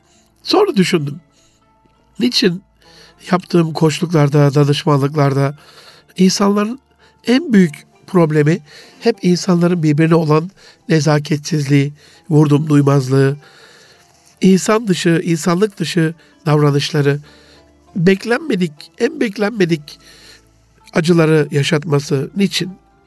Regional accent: Osmaniye, Turkey; also born or lived in Gaziantep; Çocukluğumda mesela Antep'ten Osmaniye'ye taşındık. Sanıyorum 6 yaşındayım. Hocazadeler mahallesinde işte büyük dedemiz, Ali dedemiz, onun olduğu o yerdeyiz. Yani orada geçti

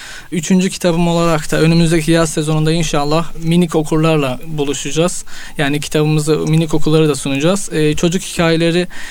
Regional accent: Bağcılar, Istanbul, Turkey; born there; 2002 İstanbul Bağcılar doğumluyum.

